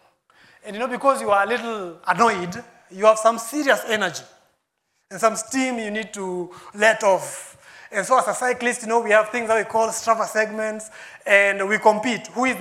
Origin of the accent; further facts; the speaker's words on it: Mombasa, Mombasa County, Kenya; You know, I come from Mombasa. Okay, I grew up in Mombasa, I don't come from Mombasa.